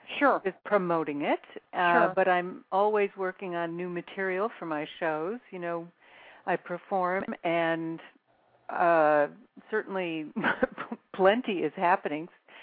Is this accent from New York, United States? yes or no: yes; Syracuse, New York, United States; also born or lived in Buffalo; No, I was raised in upstate New York, and I was born in Buffalo, New York, and raised in Syracuse, so I know all about snow.